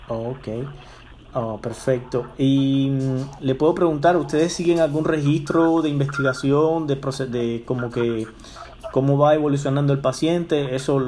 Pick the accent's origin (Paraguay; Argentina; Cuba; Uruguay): Cuba; No, ya sé que es de Cuba, soy cubano.